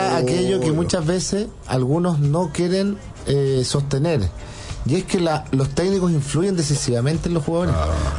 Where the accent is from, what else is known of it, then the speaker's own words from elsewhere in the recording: Argentina; Me pifian porque soy argentino